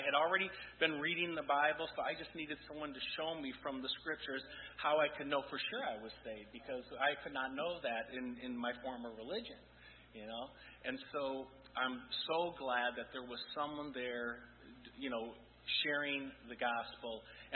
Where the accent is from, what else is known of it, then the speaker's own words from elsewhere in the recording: Ann Arbor, Michigan, United States; now in New York City, United States; a lot of people think I'm from New York, or they might think I'm even Jewish, but neither. I grew up in a Catholic family in Ann Arbor, Michigan, and after I graduated college, I figured if I was going to make it in art, I needed to move to New York City.